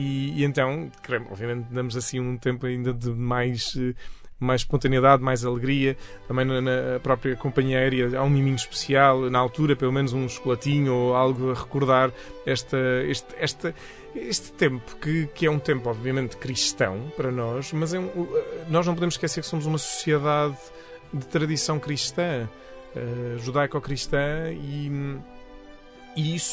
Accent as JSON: {"language": "Portuguese", "town": "Portimão", "region": "Faro", "country": "Portugal", "said": "Eu sou de Portimão e claro, estava a trabalhar em Lisboa. A minha base era em Lisboa"}